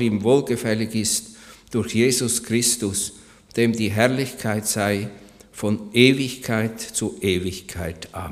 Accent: Switzerland; soweit ich urteilen kann als Schweizer.

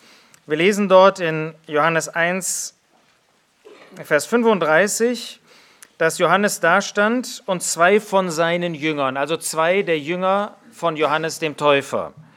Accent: Germany; das müssen wir als Deutsche sagen, dass die gesammelte Bibelkritik aus unserem Land kommt.

